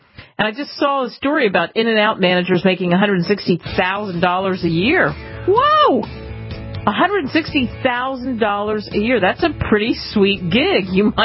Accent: Philadelphia, Pennsylvania, United States; Yes, I grew up in Philadelphia.

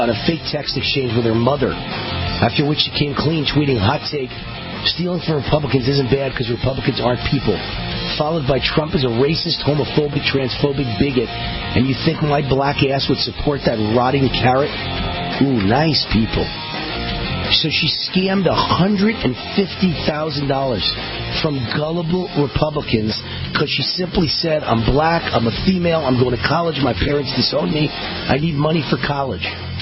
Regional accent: New York, United States; You know, I'm from New York. I'm very cynical.

